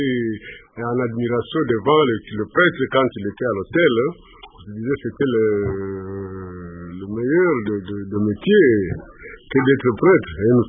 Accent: Bukavu, South Kivu, DR Congo; Je suis né à Bukavu en 1940, à Kadutu. Et après ça, j'ai fait mes études primaires ici à Bukavu et à Mugeri. À Mugeri, c'est du côté de Katana.

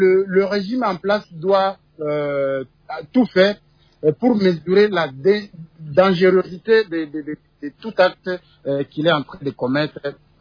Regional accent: DR Congo; Les travaux forcés ici chez nous en RDC

